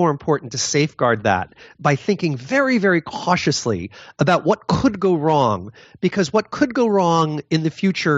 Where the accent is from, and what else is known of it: Newtown, Connecticut, United States; born or raised there